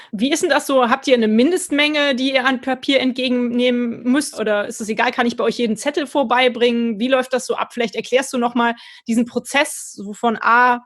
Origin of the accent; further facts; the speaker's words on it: Cologne, North Rhine-Westphalia, Germany; weil ich als Kölner kannte die jetzt vorher nicht so.